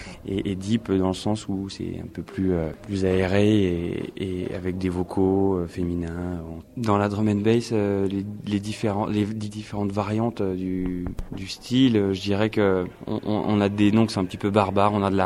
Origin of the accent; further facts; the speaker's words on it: Caen, Normandy, France; qui se trouve à Caen, en Normandie, ma région natale, ma ville natale